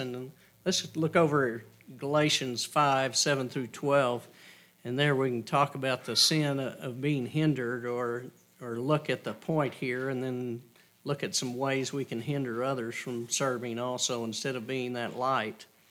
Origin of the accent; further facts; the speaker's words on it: Dalhart, Texas, United States; Pretty flat out here and where I grew up around Delhart